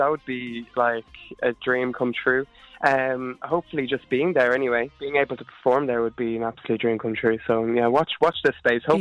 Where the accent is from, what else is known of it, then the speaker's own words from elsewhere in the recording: Duleek, Leinster, Ireland; now in Dublin, Ireland; I'm from Duleek in County Meath.